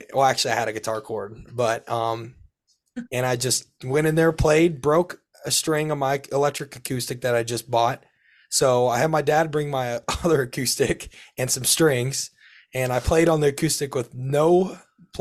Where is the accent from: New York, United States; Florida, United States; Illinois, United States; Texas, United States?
Illinois, United States; St. Joe; Well, I'm from St. Joe, Illinois, a pretty small town, but it's pretty like well known around these parts.